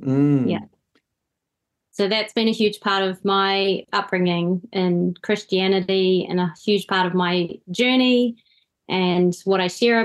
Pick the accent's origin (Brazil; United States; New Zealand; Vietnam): New Zealand; I have always been in New Zealand, so I'm born and raised in New Zealand. But I am... my dad is a Kiwi European and my mum is Fijian Indian.